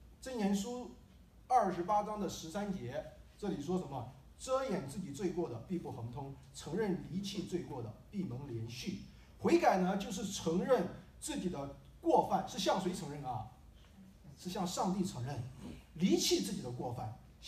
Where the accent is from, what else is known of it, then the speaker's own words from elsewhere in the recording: China; 我们中国人其实在这一个文化中，父母和儿女的文化中，其实有点和以色列的文化很接近